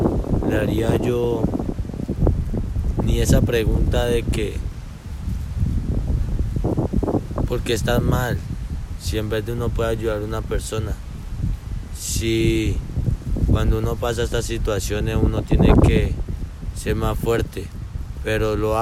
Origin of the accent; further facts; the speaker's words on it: Corinto, Cauca, Colombia; Yo vengo de Corinto, Cauca, La Esmeralda.